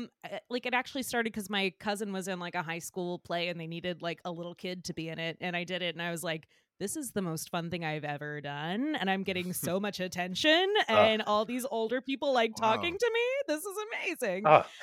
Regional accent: Georgia, United States; Well, I'm from outside of Atlan

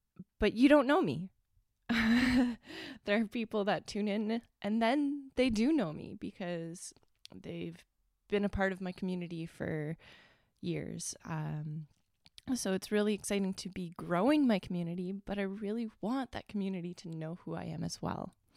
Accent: Ontario, Canada; I'm from Northern Ontario, and I am going to be 33 years old on the 11th of August.

